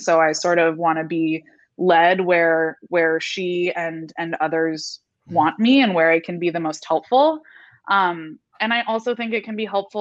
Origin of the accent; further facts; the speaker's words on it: California, United States; And I grew up in Northern California, and I think what I absorbed out of history lessons in my school